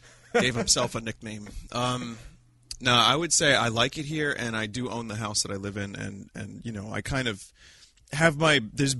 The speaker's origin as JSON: {"language": "English", "town": "New York City", "region": "New York", "country": "United States", "said": "I like saying I'm a New Yorker"}